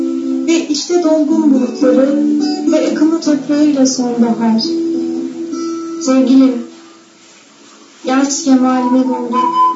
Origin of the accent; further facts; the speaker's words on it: Antalya, Turkey; now in Istanbul, Turkey; Antalyalıyım. Asla İstanbul'da yaşıyoruz. Yurtta kalıyoruz.